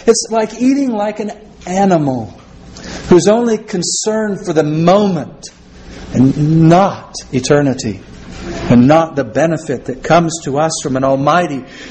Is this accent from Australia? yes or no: no; Kansas, United States; born there; I was born in Kansas, but my folks were from Oklahoma